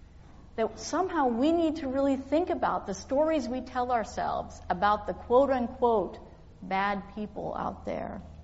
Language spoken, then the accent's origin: English; Canada; I'm like from Canada, so it's like as soon as we see a stranger, we immediately glom onto them.